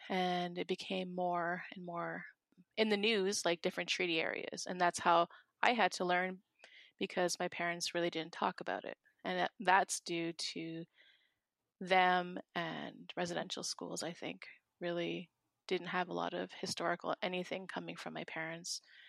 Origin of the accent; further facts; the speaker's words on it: Thunder Bay, Ontario, Canada; Well, I always knew when I was growing up in Thunder Bay that we're on the territory of Fort William First Nation.